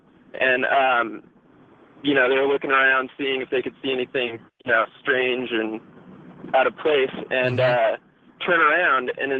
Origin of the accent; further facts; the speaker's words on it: California, United States; I grew up in Orange County, and we had a lot of local sort of myths about Black Star Canyon.